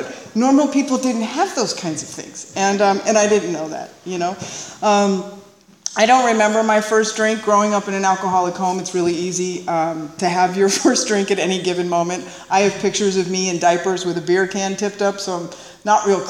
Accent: Encino, California, United States; And I grew up in Encino. My father was the love of my life.

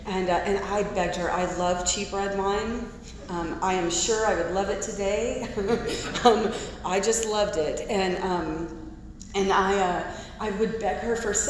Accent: Los Angeles, California, United States; born there; I was born in Los Angeles, raised by really fantastic parents.

